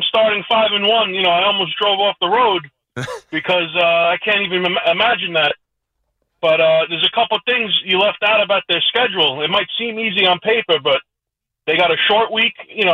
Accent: Bronx, New York, United States; I hate the Yankees, even though I'm from the Bronx. I grew up a Mets fan. Because I'm right over the Whitestone Bridge, so it was always easier to go to Met games.

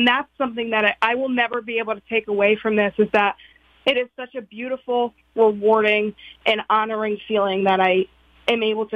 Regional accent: Wallingford, Connecticut, United States; So fortunately, because I have been a Wallingford resident my whole life, I grew up in the Wallingford public school system and things

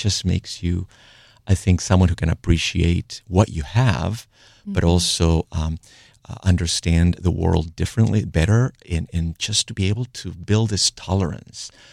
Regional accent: Peru; I grew up in Peru, as you said, where in the educational system, you have to learn geography.

